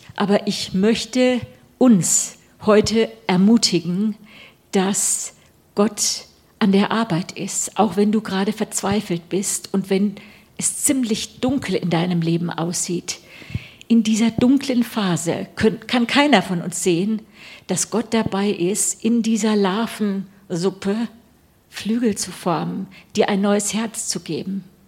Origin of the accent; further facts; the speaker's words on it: Limburg an der Lahn, Hesse, Germany; Bin ganz katholisch aufgewachsen. Hier, ich komme aus Limburg an der Lanz, gar nicht so weit weg, ne?